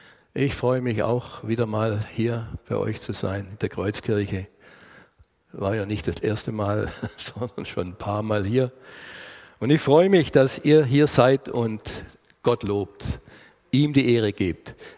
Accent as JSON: {"language": "German", "town": "Tübingen", "region": "Baden-Württemberg", "country": "Germany", "tie": "born or raised there", "said": "Ja, ich bin Schwabe, komme aus Tübingen, Württemberg und habe dort meine Jugend verbracht."}